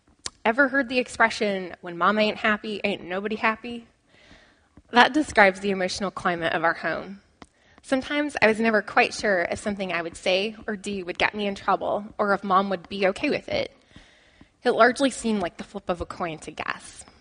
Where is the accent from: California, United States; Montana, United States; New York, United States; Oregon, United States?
Montana, United States; Billings; born there; I was born in Billings, Montana.